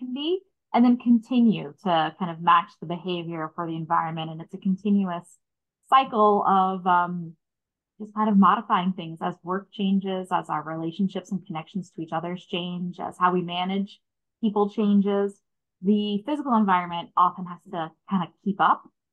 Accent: Birmingham, Alabama, United States; I grew up in Birmingham, Alabama.

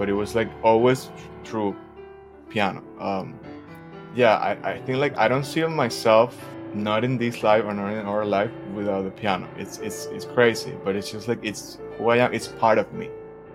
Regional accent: Venezuela; I am originally from Venezuela. I grew up in Venezuela.

